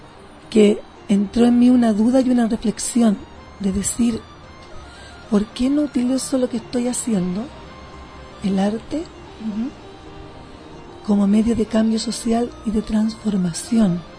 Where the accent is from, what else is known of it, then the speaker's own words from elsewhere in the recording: La Legua, Santiago Metropolitan Region, Chile; soy nacida y criada en La Legua